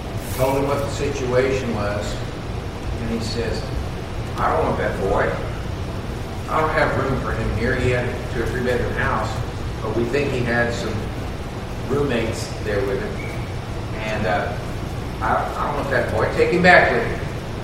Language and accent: English; Texas, United States; She had met another man from Texas. That's why I grew up in Texas.